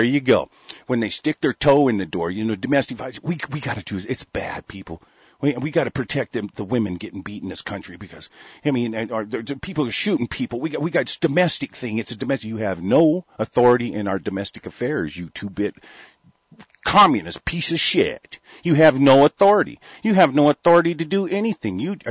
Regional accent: Oregon, United States; I grew up in Oregon, and I travel a lot to Washington.

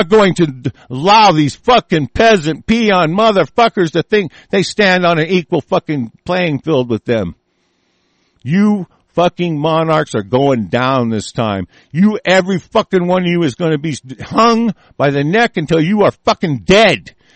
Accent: United States; I am an American national. I'm an individual free sovereign national.

